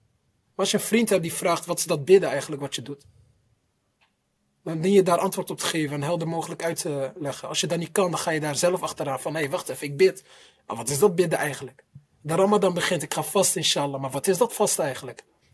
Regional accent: Tangier, Tanger-Tetouan-Al Hoceima, Morocco; ik heb veel van mijn jeugd meegemaakt daar. Ik kom uit Tanja ook, dus ik ken de stad heel goed.

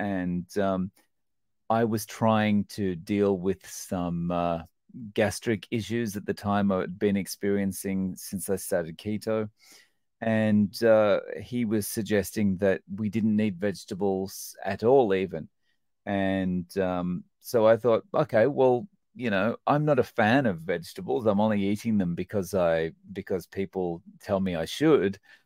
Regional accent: Australia; also born or lived in Scotland; now in Japan; I currently live in Japan. I've lived here for the last 17 years. I'm an Australian, but I was born in Scotland, hence the complexion.

